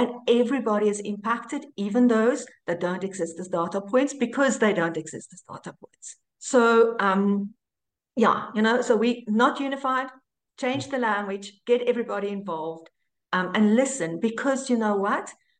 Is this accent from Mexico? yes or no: no; South Africa; I'm proudly South African.